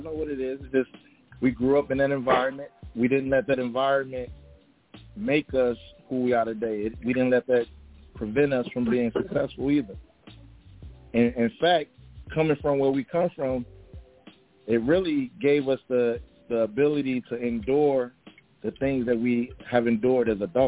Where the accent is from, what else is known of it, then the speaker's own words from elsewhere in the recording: Chicago, Illinois, United States; We both born and raised in Chicago. Cabrini Green Project. That's where we came from. That's where we hail from. So we always repping the shy.